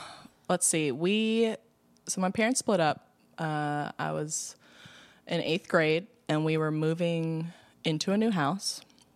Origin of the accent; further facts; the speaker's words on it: Baltimore, Maryland, United States; Anyway, I grew up in West Baltimore.